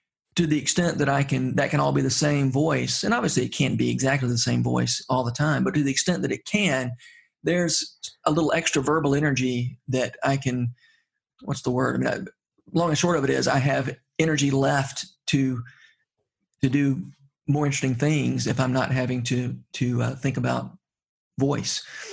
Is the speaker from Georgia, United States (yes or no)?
yes; Georgia, United States; growing up in Middle Georgia isn't necessarily an asset to an academic writer.